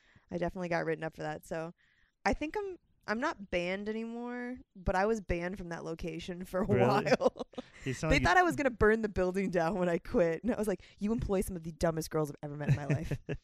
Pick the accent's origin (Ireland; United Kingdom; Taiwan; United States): United States; Tampa, Florida; Like, we're both from Tampa. Like, we grew up literally, like, we could walk to each other's houses.